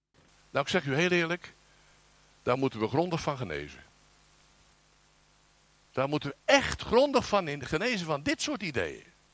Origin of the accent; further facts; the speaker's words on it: Woesten, West Flanders, Belgium; als u tegen mij spreekt, kunt u rustig West-Vlaams tegen mij spreken. Dus dat is helemaal geen probleem. Ja? Ik kom uit het diepe West-Vlaanderen, oftewel Woesten. Dat is de gemeente Vleteren.